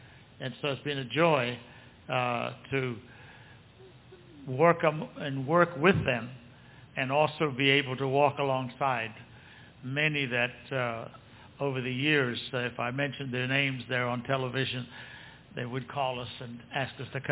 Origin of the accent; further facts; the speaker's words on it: New Zealand; As a young boy, I was born in June the 8th, 1941.